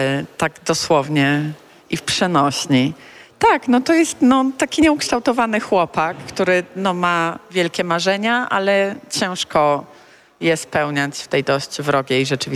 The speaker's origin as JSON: {"language": "Polish", "town": "Szczecin", "region": "West Pomeranian Voivodeship", "country": "Poland", "tie": "born or raised there", "said": "To Szczecin, moje rodzinne miasto."}